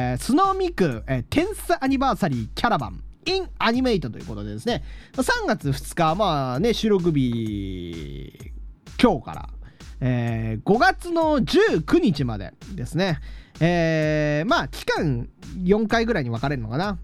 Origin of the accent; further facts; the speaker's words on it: Hokkaido, Japan; どさんこ出身の僕から言わせると別にそんなに寒くはなかったんだけど